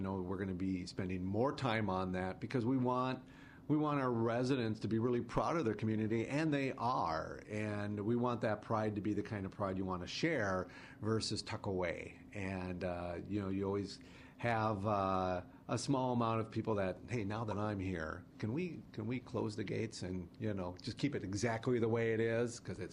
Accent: Cedarburg, Wisconsin, United States; I've grown up in a number of tourism towns. I grew up in Cedarburg, formative years in Wisconsin Dells. So I've been around it all my life.

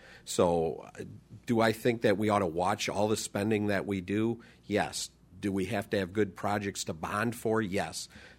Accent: Kenosha, Wisconsin, United States; I'm born and raised in Kenosha, and I'm really proud of Kenosha.

